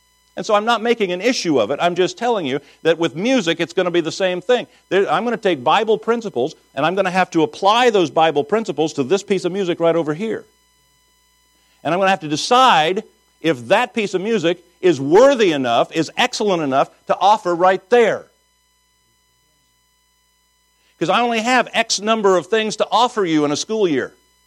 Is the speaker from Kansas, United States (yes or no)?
yes; Kansas, United States; I came from Kansas.